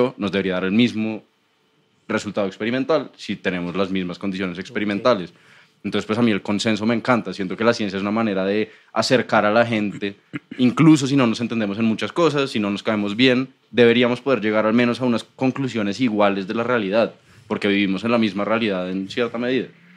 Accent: Bogotá, Colombia; Creo que siempre se ha relacionado con no estar de donde soy. Seguramente hay muchas opciones de aventurar en Bogotá, pero en general mi percepción de la aventura tiene que ver con irme de ahí.

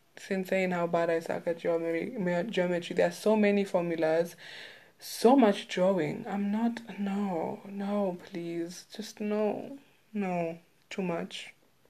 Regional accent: Kenya; Because I'm Kenyan. And, like, Kenya is known for having, like, runners.

